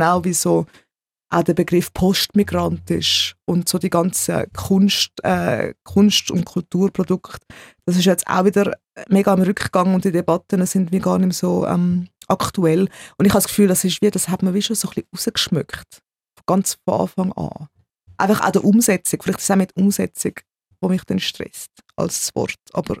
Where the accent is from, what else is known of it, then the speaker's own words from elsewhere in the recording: Switzerland; So, eigentlich sind wir Schweizer, aber...